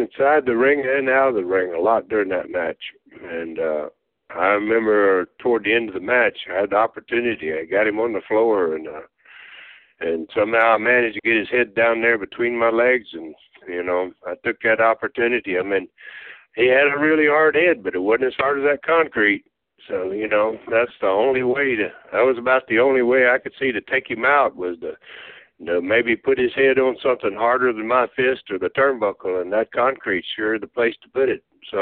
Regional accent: Tennessee, United States; born there; I was born in Tennessee, actually, so I was born there and spent a lot of time there

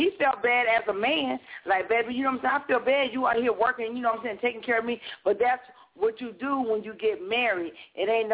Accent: Compton, California, United States; I know, because I'm from Compton, so I know.

